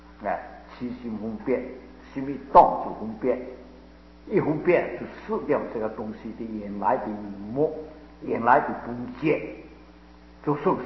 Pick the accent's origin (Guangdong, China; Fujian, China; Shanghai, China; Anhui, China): Guangdong, China; 哎，我是广东人，还在广东的这块地里